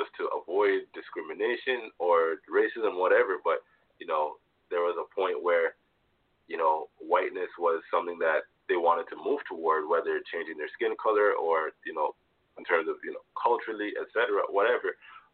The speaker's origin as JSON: {"language": "English", "town": "Toronto", "region": "Ontario", "country": "Canada", "tie": "born or raised there", "said": "I grew up in Toronto in the 90s, and in the 90s it was not very diverse."}